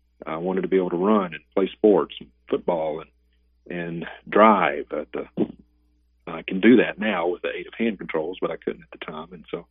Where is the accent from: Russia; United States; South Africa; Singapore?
United States; Vicksburg, Mississippi; she came to do a healing crusade in my hometown, back in Vicksburg, Mississippi, where I was raised.